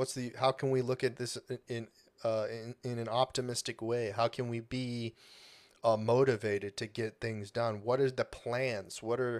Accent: United States; born there; I'm not, I was born in America, but I don't know how to define myself.

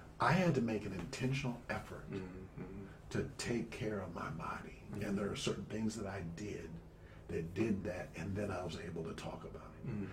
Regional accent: Minnesota, United States; up in Minnesota, so, and I was going to Mississippi or something.

